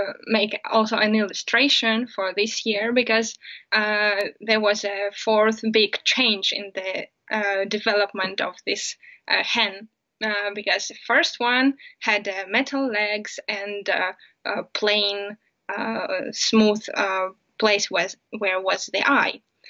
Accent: Saint Petersburg, Russia; born there; English is a second language; now in Chudovo, Russia; I was born in St. Petersburg, and I come there quite often. But now I live in a small town called Chudova.

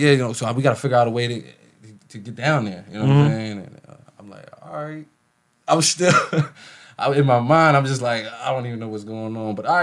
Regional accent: Philadelphia, Pennsylvania, United States; I'm from Philly.

